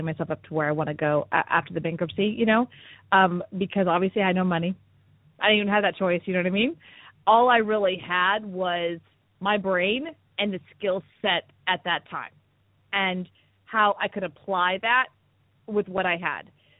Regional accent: United States; I believe that. I'm American, I guess.

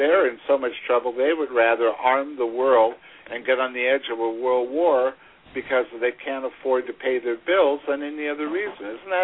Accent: United States; But I can tell you that in the atmosphere I grew up in the United States, post-World War II

